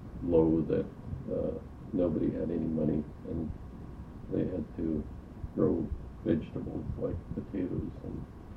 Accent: Kodiak, Alaska, United States; And I was raised here in Kodiak, went to grade school and high school in Kodiak.

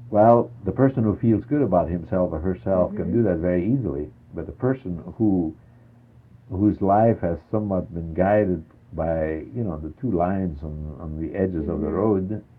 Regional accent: Alaska, United States; That is to say, I came from Alaska.

